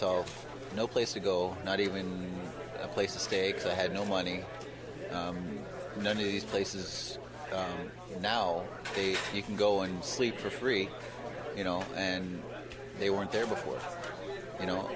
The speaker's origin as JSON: {"language": "English", "town": "Norway House", "region": "Manitoba", "country": "Canada", "tie": "born there", "said": "Well, I was born in Norway House. I was adopted out, and let's just say it made my life interesting."}